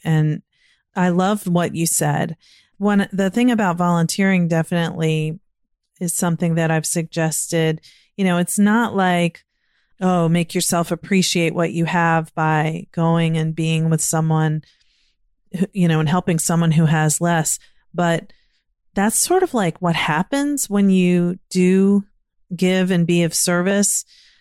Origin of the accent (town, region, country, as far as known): Virginia, United States; born or raised there; now in Maryland, United States